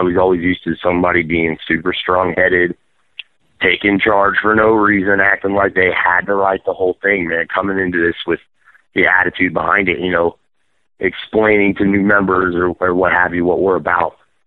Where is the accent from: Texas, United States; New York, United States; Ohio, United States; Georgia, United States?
Ohio, United States; Trenton; moved away as an adult; All My Friends Are Dead got started in 2011, roughly after I moved from Trenton, Ohio, which is my hometown.